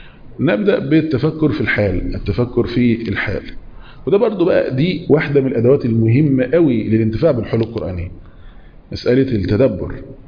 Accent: Saudi Arabia; انا سعودي

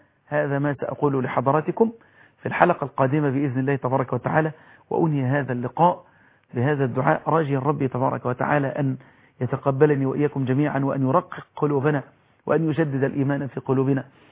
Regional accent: Egypt

